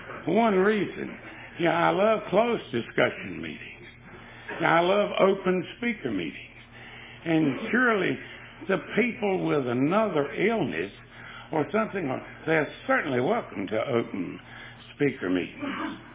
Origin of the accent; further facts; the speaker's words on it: Durham, North Carolina, United States; And Durham, it's my hometown.